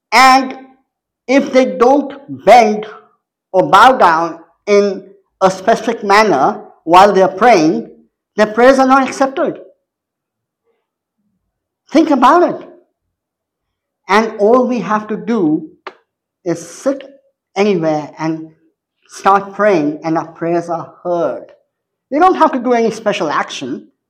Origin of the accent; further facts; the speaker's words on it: India; I come from India. We have a majority of Hindu people, and so karmic philosophy is very prevalent over there.